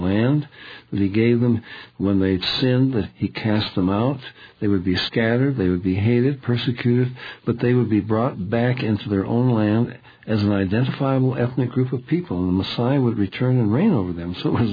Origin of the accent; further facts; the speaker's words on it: United States; Now, I'm an American. I have been in the armed services, and I am loyal to our country.